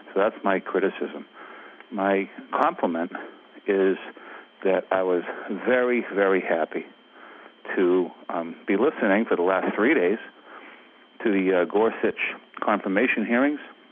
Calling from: Benson, Vermont, United States; I'm calling from Benson, Vermont.

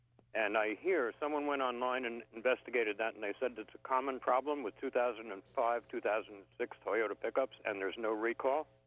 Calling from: Greenfield Park, New York, United States; I'm calling from Greenfield Park down in Sullivan County.

